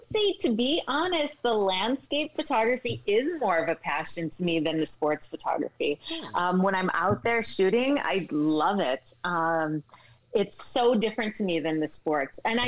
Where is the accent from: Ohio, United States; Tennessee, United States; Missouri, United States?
Ohio, United States; Cleveland; Browns, I'm from Cleveland, so I might be watching the Cleveland Browns, but that game's over.